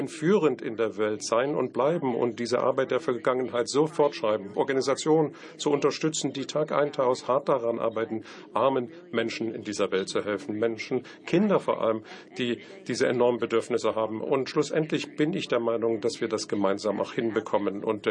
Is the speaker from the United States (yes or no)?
yes; United States; now in Germany; Ich komme aus den Vereinigten Staaten, wie Sie wissen, und wir sind hier in Deutschland.